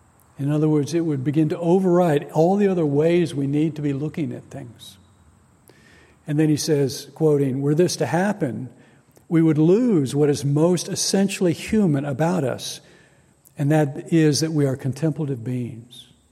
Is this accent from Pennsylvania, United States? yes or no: no; Atlanta, Georgia, United States; I remember growing up during the Cuban Missile Crisis. And growing up in Atlanta, we were in range